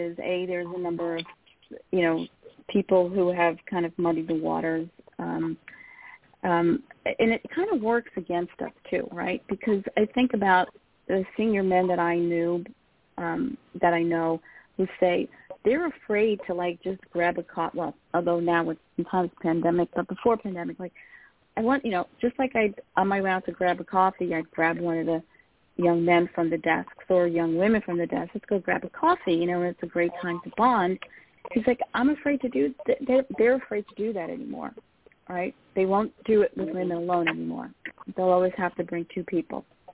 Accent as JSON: {"language": "English", "town": "New York City", "region": "New York", "country": "United States", "said": "and I'm from Brooklyn. I never took that from anybody."}